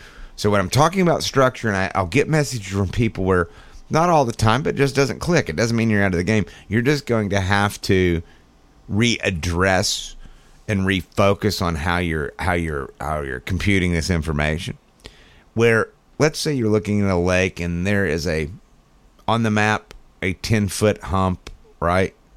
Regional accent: Wisconsin, United States; moved away as an adult; also born or lived in Minnesota; now in Canada; Anyway, Matt, I'm originally from Wisconsin. Used to fish typical northern Wisconsin, Oneida County lakes and had some success.

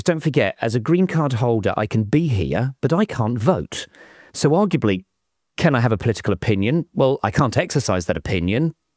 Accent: United Kingdom; now in Massachusetts, United States; When someone hears my accent, they say, you're here, why? You've got a British passport.

